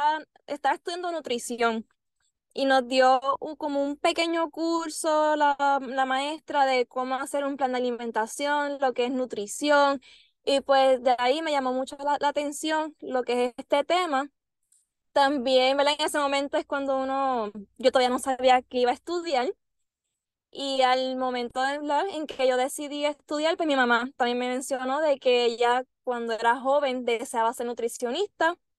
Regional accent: Gurabo, Puerto Rico; now in Santa Isabel, Puerto Rico; yo soy de Gurabo, pero conseguí trabajo en Ponce, en Centro Médico Episcopal, y llevo ya 3 años trabajando ahí. Me mudé en Santa Isabel.

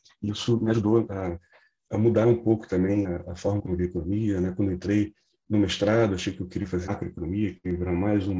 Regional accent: Rio de Janeiro, Brazil; moved away as an adult; sou carioca, saí do Rio, fui para a Unicamp fazer engenharia química.

